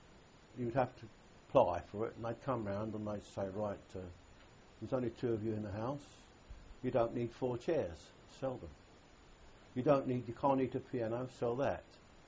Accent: London, United Kingdom; born there; I was born in Petticoat Lane, in the heart of London's East End, in the Jewish section mainly, of course. I'm not from Central Europe.

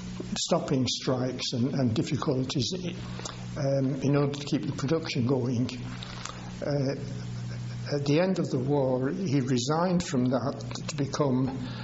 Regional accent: St Helens, North West England, United Kingdom; born there; I was born in Sutton, St Helens, Lancashire.

